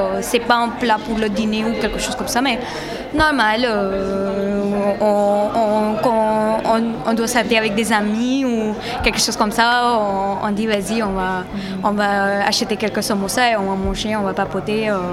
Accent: Mumbai, Maharashtra, India; Ah ouais, je suis de Bombay, donc évidemment, c'est vraiment... là-bas, c'est presque 30-35 degrés, et c'est normal.

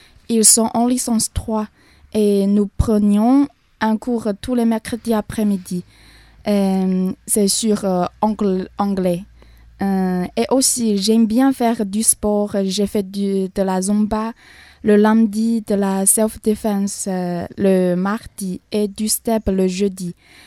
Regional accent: Fuzhou, Fujian, China; French is a second language; Je viens de la province de Fujian et de la ville de Fuzhou qui est en face de la province de Taïwan.

